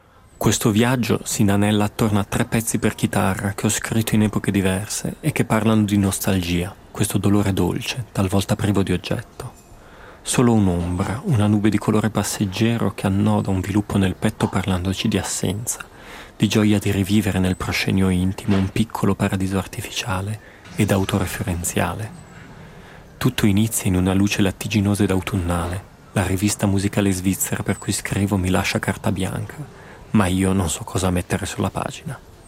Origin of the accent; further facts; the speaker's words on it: Como, Lombardy, Italy; born there; a Como, la mia città natale. È lì che ho iniziato a suonare.